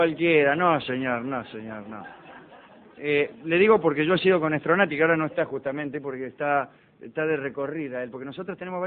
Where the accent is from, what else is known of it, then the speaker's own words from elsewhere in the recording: O'Brien, Buenos Aires Province, Argentina; Yo soy de Obrien.